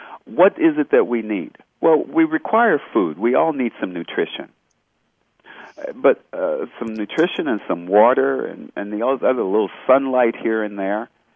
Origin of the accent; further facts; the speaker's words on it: United States; born there; I happen to have been born in America.